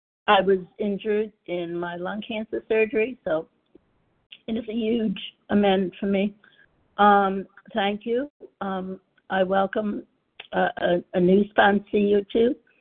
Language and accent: English; New York, United States; accent: New York; in North Carolina. Notice okay, that little line is more southern than my New York accent.